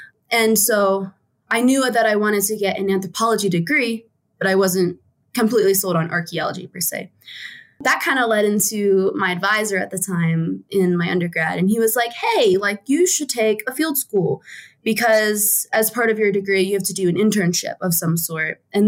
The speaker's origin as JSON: {"language": "English", "region": "East Coast", "country": "United States", "also_born_or_lived": "West Virginia / Pittsburgh", "said": "Oh, no. Yeah, I am from the East Coast. It's kind of funny. I did a mini circle around the East Coast in terms of where I lived. So I was born in West Virginia."}